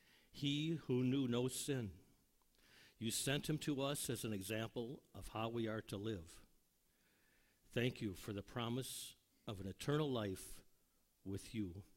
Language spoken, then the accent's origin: English; Waukegan, Illinois, United States; born there; I was born right here in Waukegan, near what is called the downtown area, or used to be called the business district.